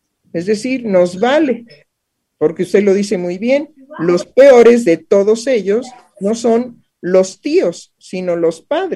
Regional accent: Mexico; Entonces, seamos claros, pues somos mexicanos, ¿no?

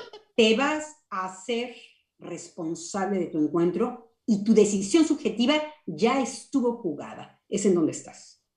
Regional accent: Mexico; voy a ser como mexicana

